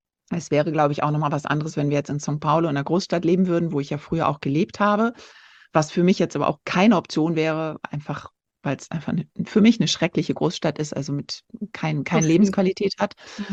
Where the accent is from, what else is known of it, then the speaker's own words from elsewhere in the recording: Turkey; now in Brazil; als Weltenbummlerin geboren worden und habe meine Kindheit schon in der Türkei verbracht, weil mein Vater dort gearbeitet hat. Und ja, und so hat es mich nach Brasilien verschlagen. Vor 10 Jahren bin ich sozusagen hier gelandet und unverhofft bis jetzt geblieben.